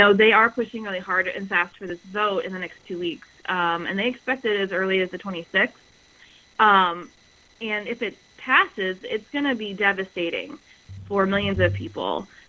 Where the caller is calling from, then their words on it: Morgantown, West Virginia, United States; I'm calling in from Morgantown, actually. I live in Morgantown.